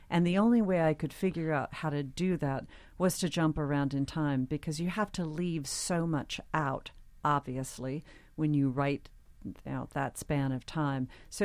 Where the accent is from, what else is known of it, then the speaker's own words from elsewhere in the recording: Tennessee, United States; When I was growing up in Tennessee, when I was a kid, we lived in the country